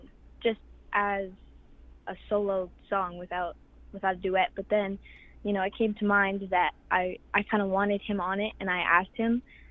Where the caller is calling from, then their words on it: Akwesasne, New York, United States; Home reservation of Wakusetsnet, right on the border of Canada and America, New York and Ontario.